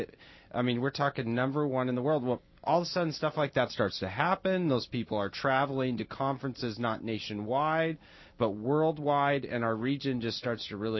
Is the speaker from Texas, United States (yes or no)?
no; Washington, United States; when people would say, okay, where are you from, you'd go around a table and introduce yourself to the agents and stuff, and we'd say where we're from, and everybody's like, what? You know, or was that Washington State?